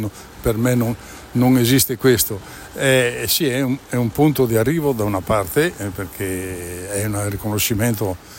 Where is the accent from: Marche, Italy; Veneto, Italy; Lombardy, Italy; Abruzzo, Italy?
Veneto, Italy; Belluno; Ho sempre detto: io vengo da Belluno e poi faccio un po' di sospensione, perché vedo le facce che si interrogano dicendo: dov'è Belluno?